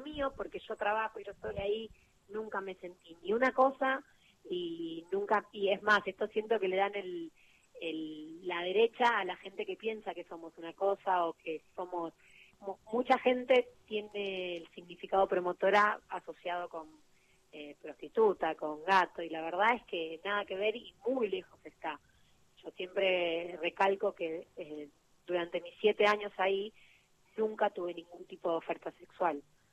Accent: Villa Carlos Paz, Córdoba, Argentina; now in Buenos Aires, Argentina; mi mamá y mi hermana siguen viviendo allá. Yo vivo en Buenos Aires sola, pero ellos viven allá y me crié en Carlos Paz

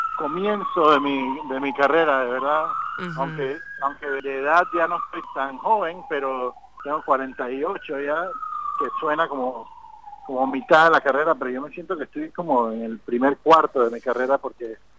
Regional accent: Panama; now in Tel Aviv, Israel; Sí, bueno, es que yo soy de Panamá y no estoy acostumbrado.

